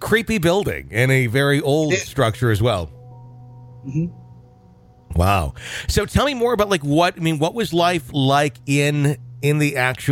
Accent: Fond du Lac, Wisconsin, United States; I grew up in Fond du Lac, Wisconsin, and in high school years, I had a girlfriend who lived in Berlin.

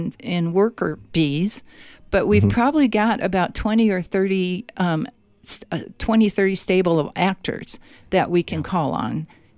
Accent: Ireland; Well, hopefully I'm from Ireland, darling.

